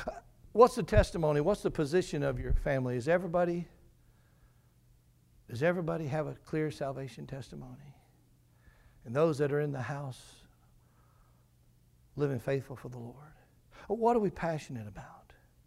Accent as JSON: {"language": "English", "region": "Mississippi", "country": "United States", "tie": "born or raised there", "said": "Man, I'm in North Mississippi, my hometown. I know what kind of people are around here."}